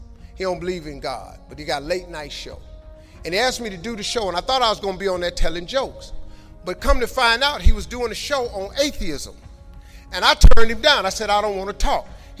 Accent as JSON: {"language": "English", "town": "Cleveland", "region": "Ohio", "country": "United States", "said": "I'm from Cleveland. I got a couple partners that's locked up."}